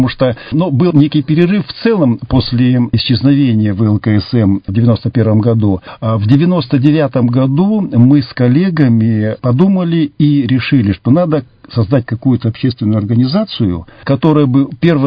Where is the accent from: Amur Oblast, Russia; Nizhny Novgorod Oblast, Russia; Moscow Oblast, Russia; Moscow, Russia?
Amur Oblast, Russia; moved away as an adult; also born or lived in Irkutsk; Родом я с Дальнего Востока, с Амурской области. Пионерская моя биография проходила там. Начало комсомольской деятельности тоже в школе. Затем я приехал в Иркутск, поступил в Иркутский государственный университет.